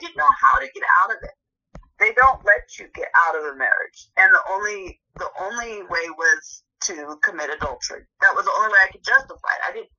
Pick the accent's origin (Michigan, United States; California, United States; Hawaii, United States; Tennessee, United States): California, United States; San Jose; I was raised in San Jose, and we took a field trip to San Francisco Museum